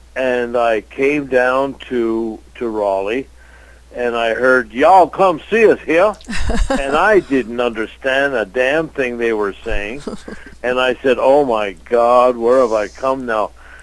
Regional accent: Montreal, Quebec, Canada; Well, I grew up in Montreal, and of course my father was a landscape contractor, a very well-known contractor, landscape contractor

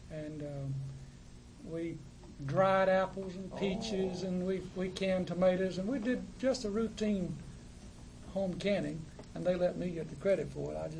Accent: Johnston County, North Carolina, United States; but I grew up in Johnston County.

